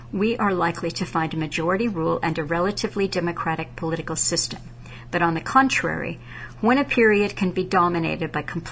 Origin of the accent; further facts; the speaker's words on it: United States; I want to say privacy, but I'm an American.